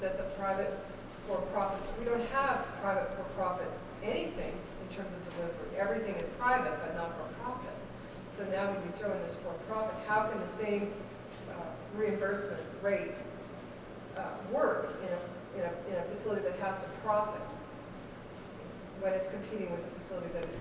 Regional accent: Canada; So I'm from Canada.

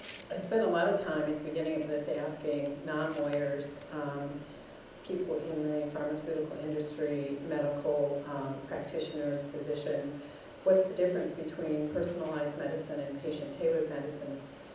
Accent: Indianapolis, Indiana, United States; from Indianapolis, Indiana

